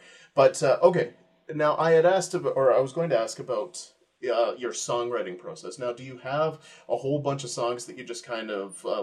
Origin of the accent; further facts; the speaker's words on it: Canada; I am totally Canadian, yes.